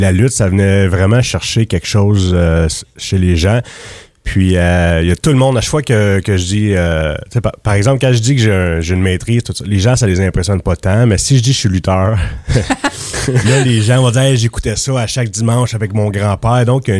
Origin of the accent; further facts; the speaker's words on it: Quebec, Canada; De mon côté, moi, je viens du côté du Québec